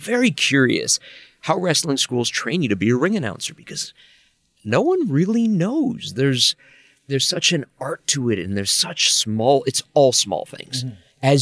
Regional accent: Chicago, Illinois, United States; I grew up in Chicago. That's how I always said Chicago.

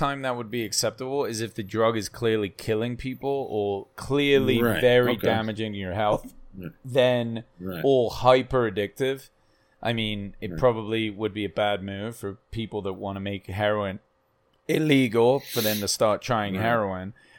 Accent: England, United Kingdom; I'm fucking English, dude.

